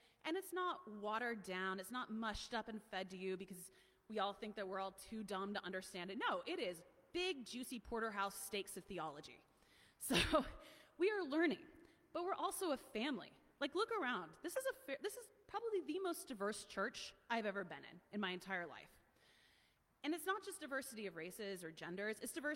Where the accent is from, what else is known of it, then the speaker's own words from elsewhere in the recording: United States; moved away as an adult; now in Canada; So I'm not Canadian, as probably all of you have figured out, but I'm from the U.S.